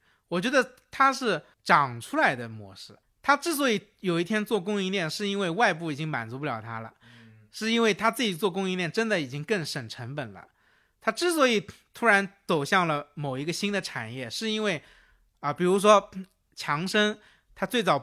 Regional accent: China; 他说因为我们中国人悠闲的假期只有3天

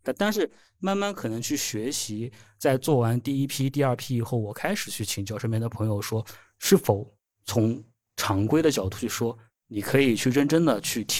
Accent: China; 我们作为中国人

